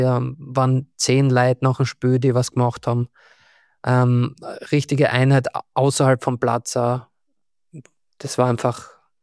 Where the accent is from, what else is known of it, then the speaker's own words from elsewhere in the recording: Graz, Styria, Austria; ich bin ein Grazer